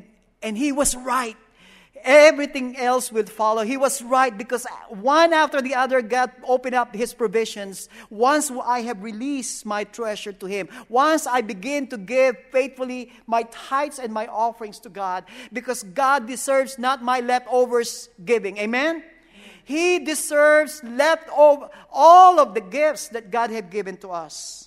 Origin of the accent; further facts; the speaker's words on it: Philippines; Growing up in the Philippines